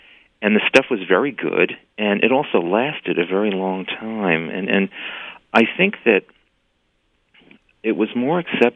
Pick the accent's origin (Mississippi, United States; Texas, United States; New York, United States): New York, United States; Manhattan; I was born in Manhattan in the 40s and grew up there.